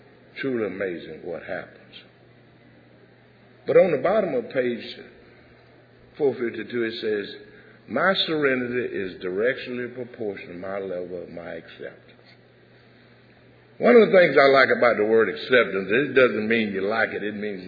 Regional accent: San Antonio, Texas, United States; born there; The thing is, I came here and I was born in San Antonio, Texas.

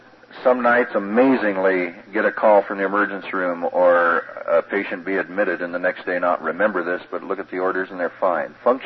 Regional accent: Steamboat Springs, Colorado, United States; also born or lived in California; I was raised in a little town 150 miles from here up in the mountains, Steamboat Springs.

